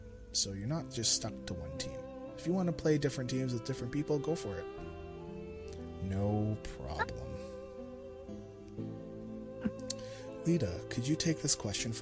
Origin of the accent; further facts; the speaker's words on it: Canada; Sorry, because I'm Canadian, so I gotta say sorry for everything.